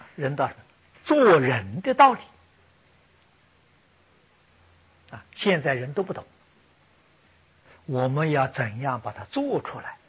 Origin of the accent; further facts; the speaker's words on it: Anhui, China; 我在我的家乡安徽也建了一个韩英纪念馆，啊，现在我们在马来西亚古晋